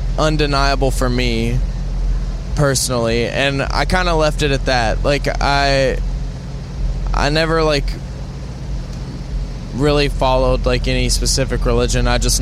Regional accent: Louisville, Kentucky, United States; So like my address is Louisville, Kentucky.

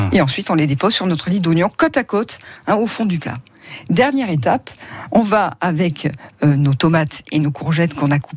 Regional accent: Provence-Alpes-Côte d'Azur, France; Tian en terre cuite qu'on utilise beaucoup chez nous en Provence

